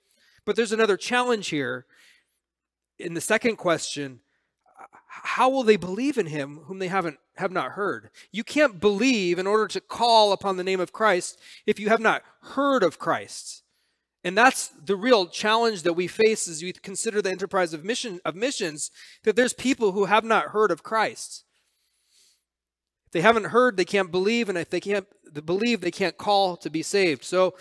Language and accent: English; Los Angeles, California, United States; growing up in Los Angeles as an Italian American.